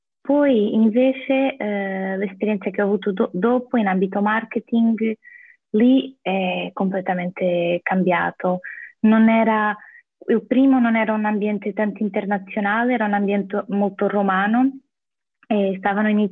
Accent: Portugal; Italian is a second language; now in Rome, Italy; che comunque forse un po' lo sono da portoghese

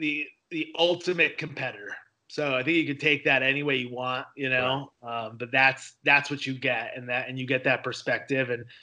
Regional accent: Connecticut, United States; like, New York City's, you know, my blood, you know, and I grew up in Connecticut.

